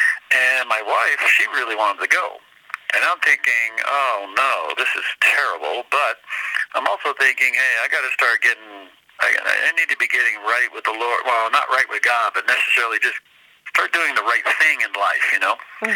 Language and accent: English; New Jersey, United States; Well, I was raised in New Jersey. We're in a small town in Bergen County.